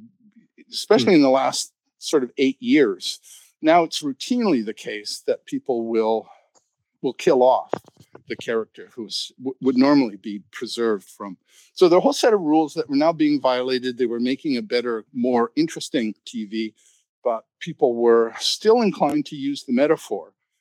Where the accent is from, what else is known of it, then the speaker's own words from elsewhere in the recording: Canada; You think, gee, as a Canadian, I know